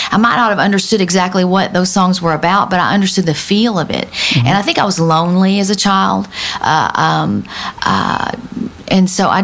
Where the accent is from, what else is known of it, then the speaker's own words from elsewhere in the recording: Texas, United States; I grew up in East Texas listening to hardcore country music